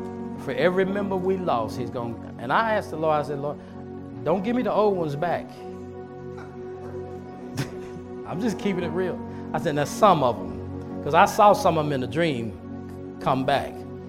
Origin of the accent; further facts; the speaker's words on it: Amarillo, Texas, United States; We came from Amarillo, Texas, by the Spirit of God. And if we had not been sent, she at least would have went back. I would have went back to Texas, but I wouldn't have went back to Amarillo.